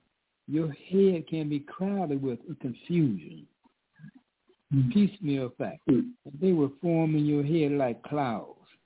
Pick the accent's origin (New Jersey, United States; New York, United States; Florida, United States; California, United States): New York, United States; Mount Vernon; I'm calling on asking a roll call, and I'm from Mount Vernon, New York.